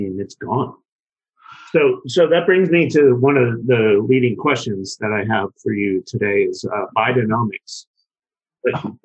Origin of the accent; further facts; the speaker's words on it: New Hampshire, United States; I'm from New Hampshire, and I live for your diet.